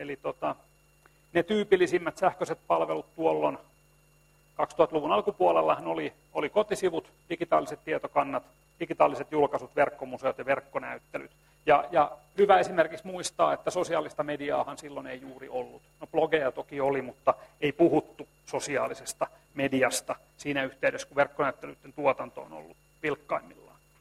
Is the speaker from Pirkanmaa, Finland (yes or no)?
yes; Tampere, Pirkanmaa, Finland; tuun Tampereelta